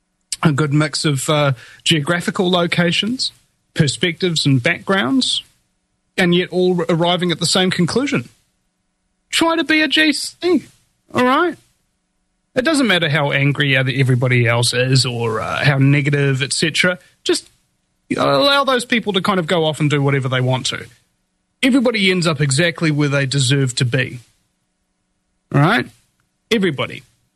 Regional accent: New Zealand; I'm a New Zealander and I'm on it

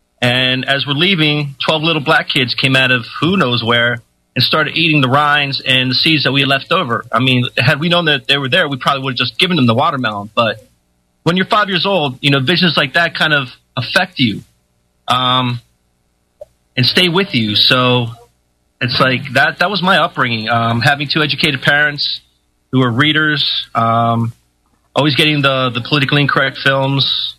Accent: United States; I'm an American. I live in the state of Pennsylvania, about an hour north of Philly.

